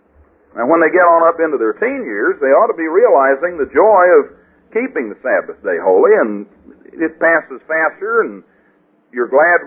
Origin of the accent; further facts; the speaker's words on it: Missouri, United States; I mean, I'm from Missouri and I've got to be shown, so you can show me that in there.